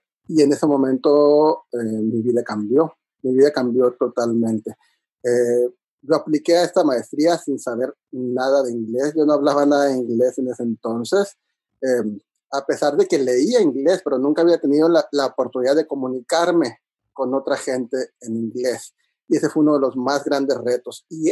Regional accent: Monterrey, Nuevo León, Mexico; moved away as an adult; Yo crecí prácticamente, nací y crecí en Monterrey y nunca dejé mi ciudad hasta que tuve la oportunidad de venirme a estudiar una maestría en composición de teatro musical en NYU.

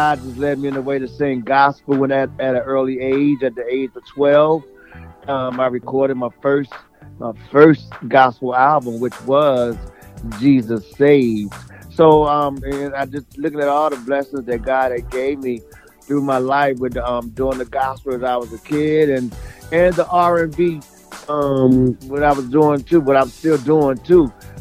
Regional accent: North Carolina, United States; I was a little kid, man, a little boy, man, in North Carolina. I was born in North Carolina, man.

